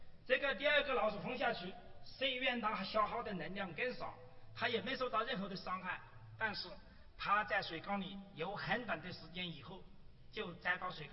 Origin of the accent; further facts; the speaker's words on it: China; 我们中国人的这个忍字，造字起义是把一把刀插在心头上